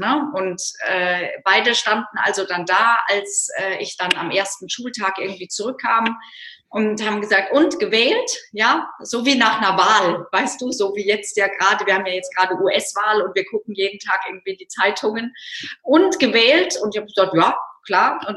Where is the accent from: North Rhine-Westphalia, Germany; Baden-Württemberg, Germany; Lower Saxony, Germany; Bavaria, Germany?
North Rhine-Westphalia, Germany; aufgewachsen im Rheinland. Wenn jetzt Kölner zuhören, dann kriegen die Krise in Düsseldorf, aber im Süden von Düsseldorf und damit irgendwie ja im Norden von Köln.